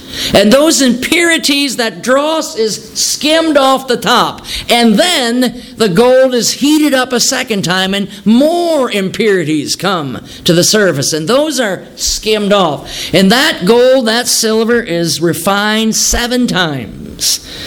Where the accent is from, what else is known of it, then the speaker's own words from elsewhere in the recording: Wisconsin, United States; Well, we know how that turned out. I grew up in Wisconsin.